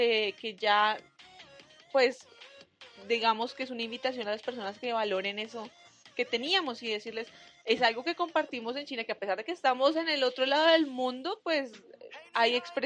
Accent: Colombia; hay algo que compartimos como colombianos con los chinos

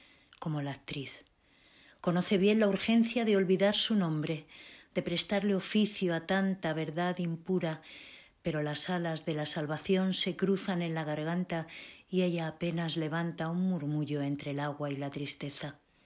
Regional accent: Madrid, Community of Madrid, Spain; born there; nací en Madrid, mi nacionalidad es española

